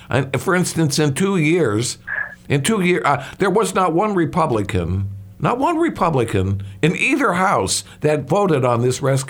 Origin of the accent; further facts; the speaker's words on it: Illinois, United States; And I know I come from Illinois, where that's probably the worst case if you want to look at pension troubles.